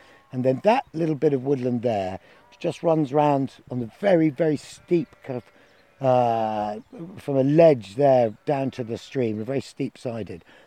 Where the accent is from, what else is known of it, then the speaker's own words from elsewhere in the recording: Isle of Man; I grew up in the Isle of Man, which is actually relatively, has relatively poor treescape.